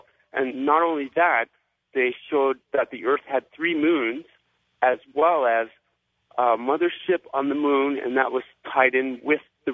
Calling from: Burlington, Ontario, Canada; I'm from Burlington, Ontario.

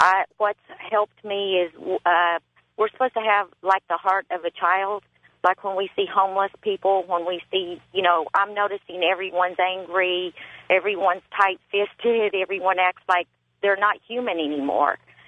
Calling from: Fremont, California, United States; I'm from Fremont, California.

